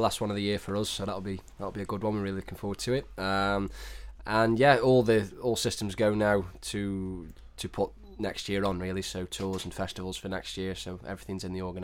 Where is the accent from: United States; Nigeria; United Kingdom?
United Kingdom; Stoke-on-Trent, West Midlands; We're from Stoke-on-Trent in the Midlands